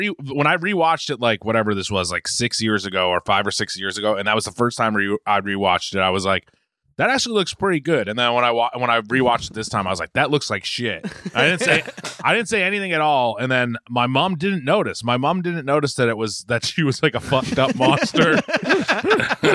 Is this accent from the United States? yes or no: no; Ireland; which as an Irishman, I enjoyed quite a bit.